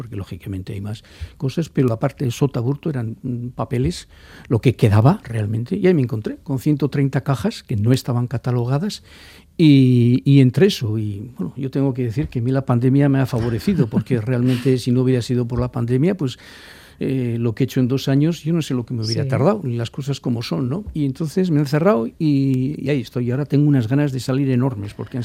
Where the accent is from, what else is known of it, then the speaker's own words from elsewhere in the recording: San Sebastián, Basque Country, Spain; now in Bilbao, Spain; yo soy guipuzcoano de Donosti, sí.